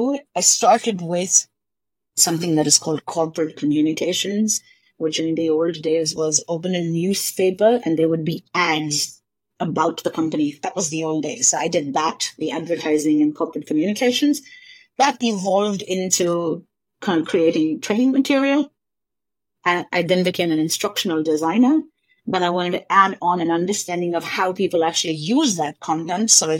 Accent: India; English is a second language; And I hope in the future that I will do more to contribute to my home country. From India, I actually wrote this down.

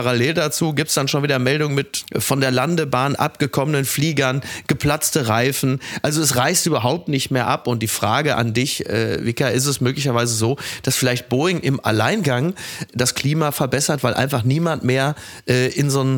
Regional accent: Kassel, Hesse, Germany; Ich komme aus der Weltstadt Kassel-Brauxel.

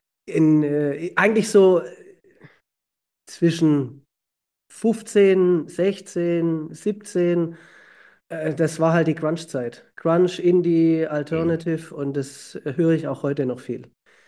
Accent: Stuttgart, Baden-Württemberg, Germany; Also als Stuttgarter.

